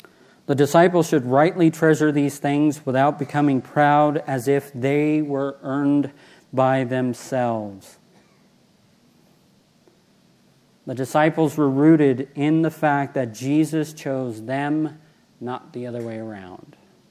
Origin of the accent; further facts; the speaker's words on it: Taft, California, United States; also born or lived in New York; I was born in Long Island, New York. I was raised for some of my life in Northern California, unfortunately, Ken. And then I was raised in a little hick town called Taft.